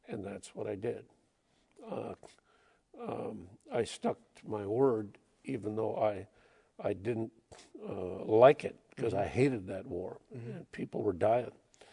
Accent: Wisconsin, United States; But I came from Mel Laird's district.

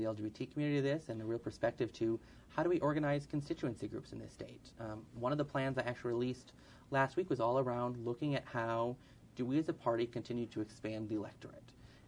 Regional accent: Rice Lake, Wisconsin, United States; You know, I look at my hometown of Rice Lake.

